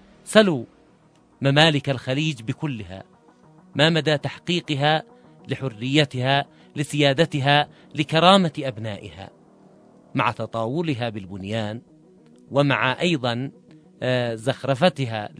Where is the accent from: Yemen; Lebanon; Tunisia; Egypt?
Yemen; التي نعيشها نحن كشعب يمني يؤمن بقضيته